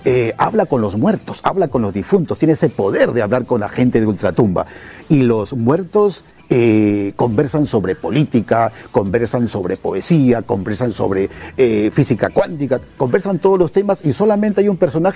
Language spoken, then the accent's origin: Spanish; Peru; ven mi avatar y me dicen, ¿de dónde eres? Y yo digo, Perú.